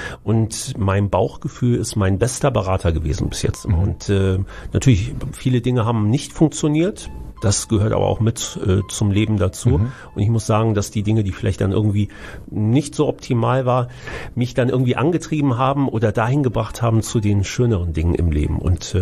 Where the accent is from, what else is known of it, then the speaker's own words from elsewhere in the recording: Düsseldorf, North Rhine-Westphalia, Germany; Ja, also ich bin in Düsseldorf geboren, in dem Stadtteil Unterrath, der am Flughafen war.